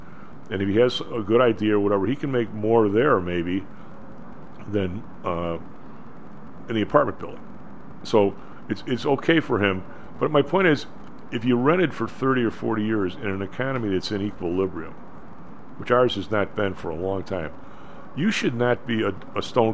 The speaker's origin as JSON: {"language": "English", "town": "Chicago", "region": "Illinois", "country": "United States", "said": "It's in my pocket. I'm from Chicago. Duh."}